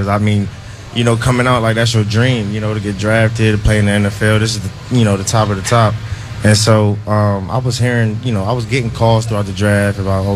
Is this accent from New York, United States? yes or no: yes; New York, United States; born there; I was born in New York, so I grew up a Giants fan.